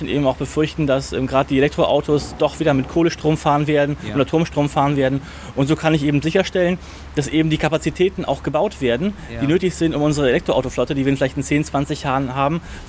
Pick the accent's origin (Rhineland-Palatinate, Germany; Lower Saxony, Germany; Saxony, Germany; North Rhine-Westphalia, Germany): North Rhine-Westphalia, Germany; ich komme aus NRW, dann gibt es bei mir vor Ort eine Genossenschaft zum Beispiel